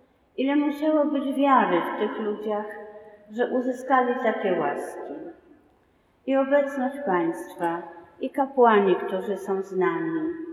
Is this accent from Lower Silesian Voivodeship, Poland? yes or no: no; Warsaw, Masovian Voivodeship, Poland; born there; Urodziłam się w Warszawie, 2 miesiące przed powstaniem warszawskim, w zwykłej, prostej rodzinie.